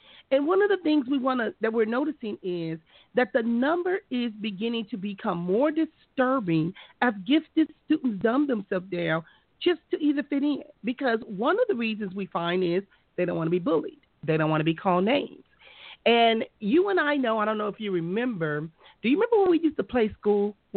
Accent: Compton, California, United States; even though we grew up in Compton, that we could still compete with other students all over the world and all over the state of California.

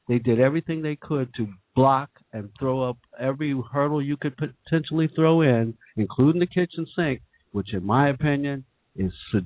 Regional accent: Washington, District of Columbia, United States; I grew up in Washington, D.C., so I've been a witness to a lot of the power changes and the grabs going on.

